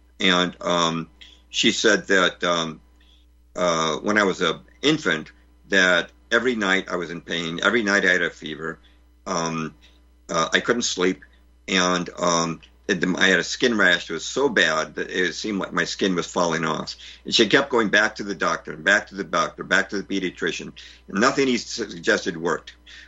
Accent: California, United States; also born or lived in Massachusetts; I think I was one of maybe the best four square player in my first grade class in California. We moved from Massachusetts to California in 57.

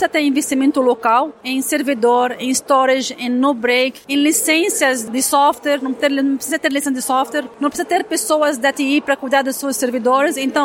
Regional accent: Lebanon; Portuguese is a second language; now in Brazil; Eu sou libanesa, né? Nasci no Líbano, estou 20 anos aqui no Brasil.

